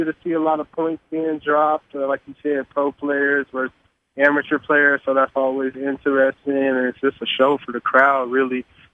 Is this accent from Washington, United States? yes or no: yes; Lake Stevens, Washington, United States; One of those schools that I kind of grew up by because I grew up in Lake Stevens, so I always wanted to go to Western